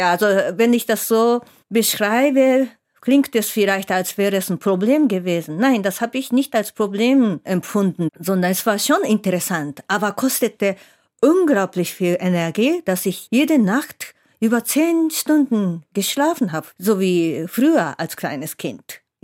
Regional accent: Tokyo, Japan; born there; first language Japanese; German is a second language; in den 60ern, selbst in Tokio, ich bin mitten in Tokio geboren, aber es gab einfach niemanden, der nicht Japanisch sprach.

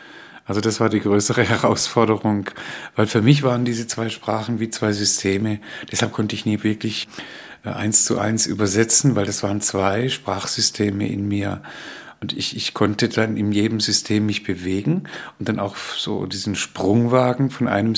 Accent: Spain; Und da hat man gespürt, dass man in eine Diktatur einreist als Spanier und Spanierinnen.

